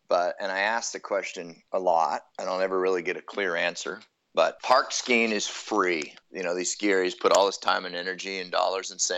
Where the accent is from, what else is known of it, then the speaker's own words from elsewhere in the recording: South Lake Tahoe, California, United States; I could train moguls because I grew up in South Shore. I raced for Heavenly when I was a kid, but I skied Kirkwood.